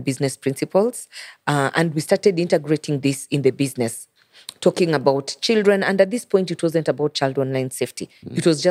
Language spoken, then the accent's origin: English; Kisumu, Kisumu County, Kenya; Growing up in Kisumu, ruin your pronunciation.